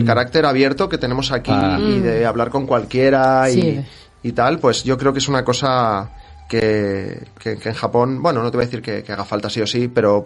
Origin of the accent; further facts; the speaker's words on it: Barcelona, Catalonia, Spain; Yo soy de Barcelona, sí. A mí me encanta, soy un enamorado de Barcelona.